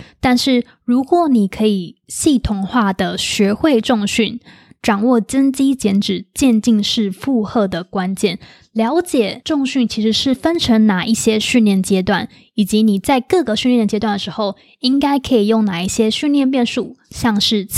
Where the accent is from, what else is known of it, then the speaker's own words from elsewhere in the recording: Taiwan; 虽然我们突然进到一个未知的状态，但是我们是台湾人，我们怎么可能熬不过来呢？